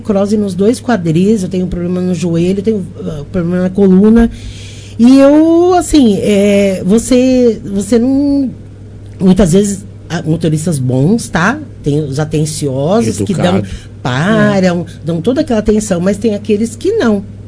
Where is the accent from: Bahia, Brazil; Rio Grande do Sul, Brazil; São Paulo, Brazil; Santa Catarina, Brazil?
São Paulo, Brazil; como eu venho de São Paulo. Eu tenho toda uma experiência de metrô, de ônibus, tudo.